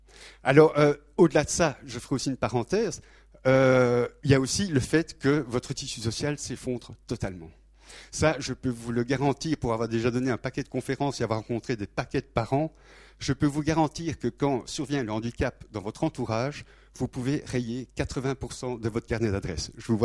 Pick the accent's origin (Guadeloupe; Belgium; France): Belgium; oui, je suis belge, hein, vous avez compris